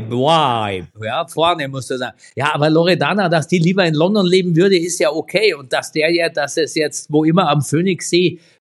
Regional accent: Munich, Bavaria, Germany; ich als Münchner

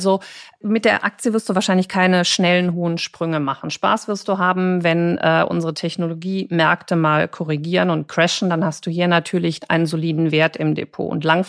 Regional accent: Cologne, North Rhine-Westphalia, Germany; Also ich als Kölnerin hätte dann wahrscheinlich eher zum Gaffelkölsch gegriffen.

